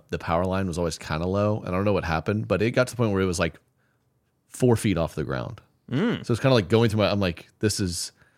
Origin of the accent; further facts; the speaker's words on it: Nebraska, United States; I was born and raised in Nebraska.